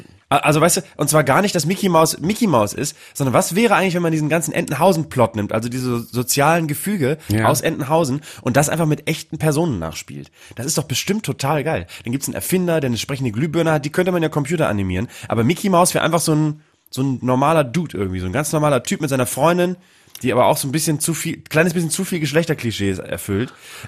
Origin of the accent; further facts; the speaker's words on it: Bremen, Germany; weil ich komme aus Bremen Nord.